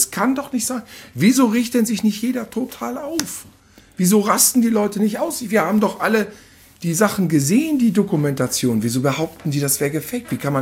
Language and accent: German; Cologne, North Rhine-Westphalia, Germany; born there; Ja klar, ich bin einfach in Köln geboren, du Blödmann.